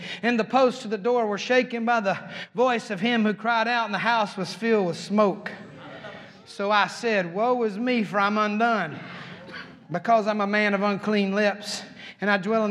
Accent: Claxton, Georgia, United States; "Drill Sergeant, I'm from Claxton, Georgia, the fruitcake capital of the world, Drill Sergeant."

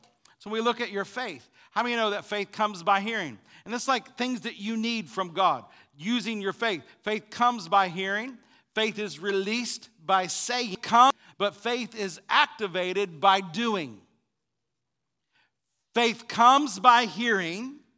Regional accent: Illinois, United States; I grew up in Illinois, and during the winter, it could get very cold. So let's say it's January, and we lived on this blacktop road in the middle of the country, surrounded by cornfields

